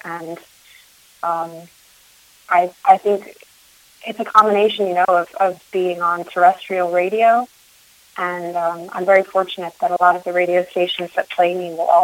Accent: Montreal, Quebec, Canada; also born or lived in Florida; I'm from Montreal originally. I grew up between Montreal and Florida.

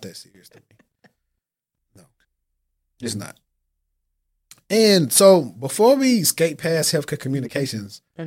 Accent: Louisiana, United States; I'm from Louisiana.

